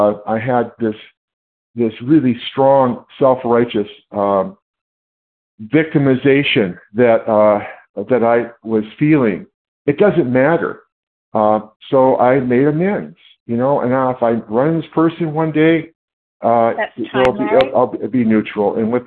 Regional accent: California, United States; I'm from California.

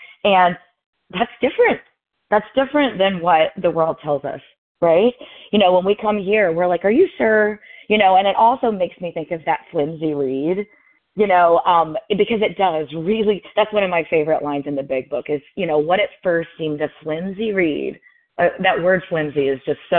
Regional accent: Louisville, Kentucky, United States; I'm from Louisville, Kentucky.

